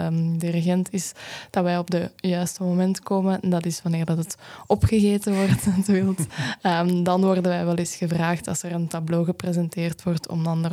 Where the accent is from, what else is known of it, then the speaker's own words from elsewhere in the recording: Onderzeel, Flanders, Belgium; now in Kapelle-op-den-Bos, Belgium; Momenteel in Kapellen op den Bosch, maar ik ben van Onderzeel.